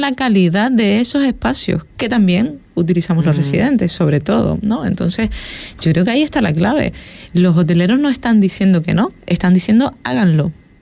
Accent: El Cotillo, Canary Islands, Spain; Yo tengo casa en el Cotillo. Mis recuerdos de niño están en el Cotillo

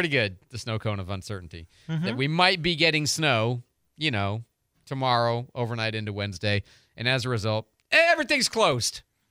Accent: Midwest, United States; Look, I'm from the Midwest. I've lived in snow-ridden areas my entire life.

